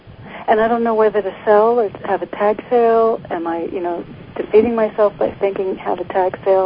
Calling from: Connecticut, United States; I'm in Connecticut.

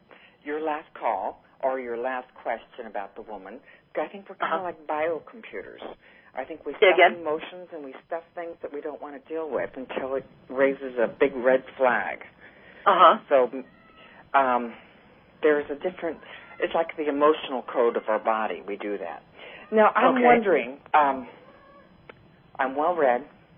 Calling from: Laguna Niguel, California, United States; Laguna Niguel, California.

